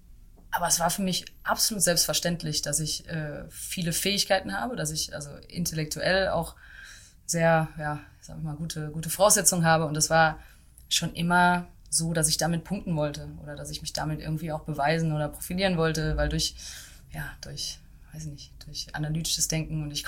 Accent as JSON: {"language": "German", "town": "Dortmund", "region": "North Rhine-Westphalia", "country": "Germany", "tie": "born or raised there", "said": "Ich komme aus Dortmund und habe da auch bis zum Ende der Schule quasi bin ich da aufgewachsen."}